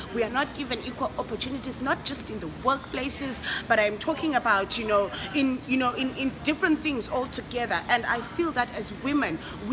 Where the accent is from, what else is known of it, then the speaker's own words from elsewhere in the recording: Victoria Falls, Matabeleland North, Zimbabwe; I am part of the Mandela Washington Fellowship. I come from Zimbabwe. Specifically, I am from Victoria Falls